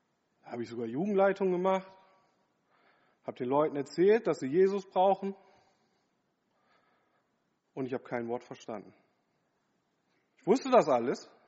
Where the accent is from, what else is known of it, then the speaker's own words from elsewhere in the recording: Solingen, North Rhine-Westphalia, Germany; born there; bin geboren in Solingen … beide gläubig.